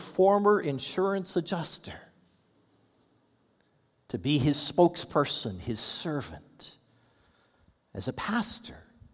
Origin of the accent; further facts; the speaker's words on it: Regina, Saskatchewan, Canada; also born or lived in Moose Jaw; I was born in Moose Jaw. I grew up here in Regina. But right after getting married, my wife and I moved to Saskatoon